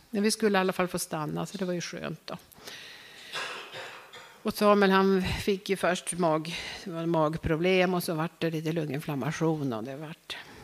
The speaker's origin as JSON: {"language": "Swedish", "town": "Huddinge", "region": "Stockholm County", "country": "Sweden", "said": "Jag kom från Huddinge och där hade vi en stor ungdomskara, en stor ungdomskör."}